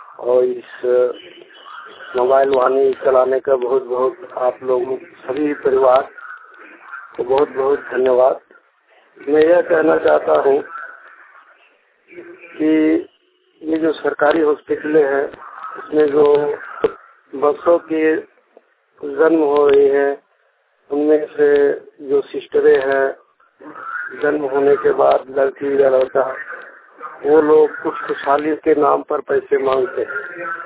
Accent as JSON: {"language": "Hindi", "town": "Dumka", "region": "Jharkhand", "country": "India", "said": "मैं दुमका का रहने वाला हूँ।"}